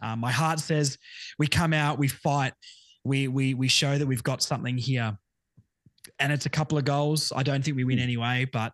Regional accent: Launceston, Tasmania, Australia; I'm from Launceston. It's only a couple of hours away, I'd say.

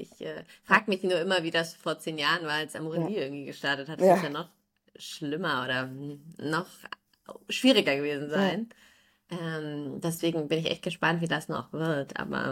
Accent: Niedernhausen, Hesse, Germany; ich komme ja auch aus dem Land, das ist Niedernhausen, das ist so ganz, ganz klein.

